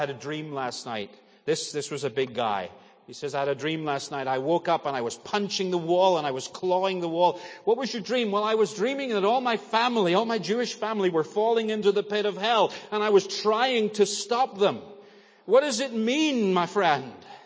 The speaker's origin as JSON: {"language": "English", "region": "Northern Ireland", "country": "United Kingdom", "lives_now": "United States", "said": "I'm from Northern Ireland, we just don't get those things."}